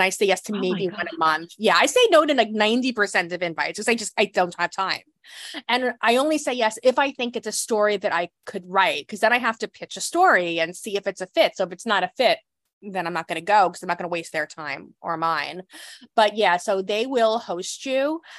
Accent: Brooklyn, New York, United States; as a New Yorker, especially a born and bred Brooklynite

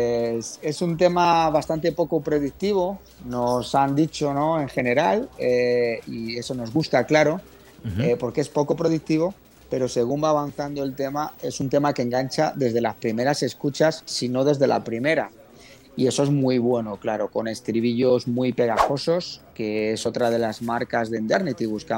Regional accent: Spain; Comprendemos que si aquí en mi país, en España, hubiera una guerra

